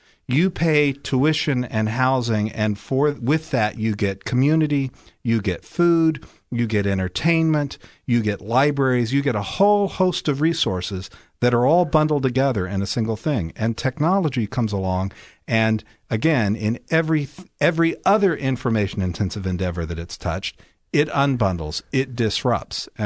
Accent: the South, United States; because I grew up in the South, we'd go out for barbecue.

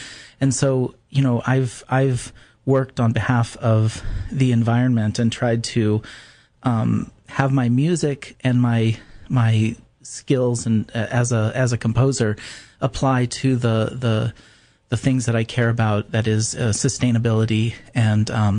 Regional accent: Alaska, United States; Well, I was really fortunate to grow up in a unmediated way, that is, without television or the internet or really even electricity and water at times.

